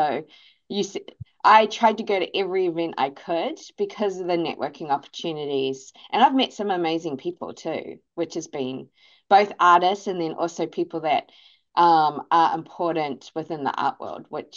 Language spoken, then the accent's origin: English; New Zealand; In New Zealand, especially where I grew up in New Zealand, having that strong community means that wherever I go, I tend to be a community builder